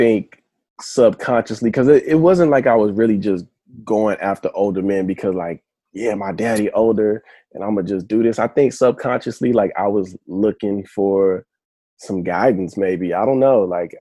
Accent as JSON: {"language": "English", "region": "the South", "country": "United States", "tie": "born or raised there", "said": "growing up in the South, I was in denial about it."}